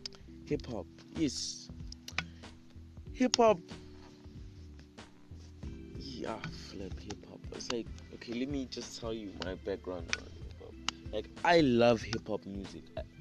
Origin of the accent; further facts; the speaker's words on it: South Africa; Because I am from South Africa, by the way. But I consider myself an American